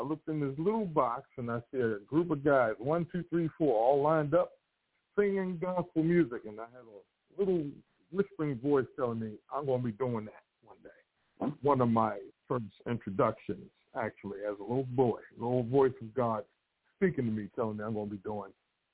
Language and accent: English; Baltimore, Maryland, United States; I'll start by saying I was born and raised in Southwest Baltimore.